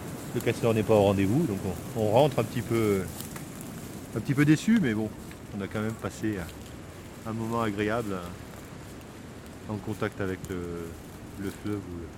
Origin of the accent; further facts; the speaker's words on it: Saint-Étienne, Auvergne-Rhône-Alpes, France; je suis venu dans le Rouennais, en fait, j'ai longé la Loire. C'était un milieu que je ne connaissais pas bien. Je suis plus de Saint-Étienne.